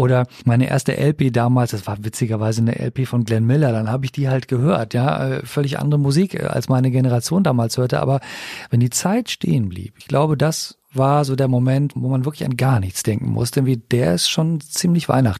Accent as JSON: {"language": "German", "region": "Rhineland", "country": "Germany", "tie": "born or raised there", "said": "Ich bin ja im Rheinland aufgewachsen und auch in einem katholischen Elternhaus damals. Heute praktiziere ich das nicht mehr."}